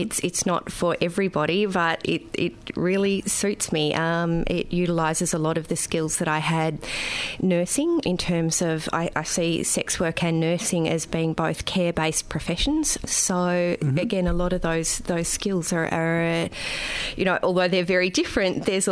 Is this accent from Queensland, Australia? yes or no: no; Melbourne, Victoria, Australia; I'm 38. I'm a sex worker. I'm originally from Melbourne, but have been living and working in other parts of Australia for the last 6 months.